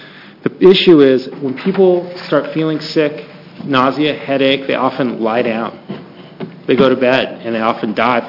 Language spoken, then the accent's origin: English; Portland, Oregon, United States; I'm from Portland, Oregon.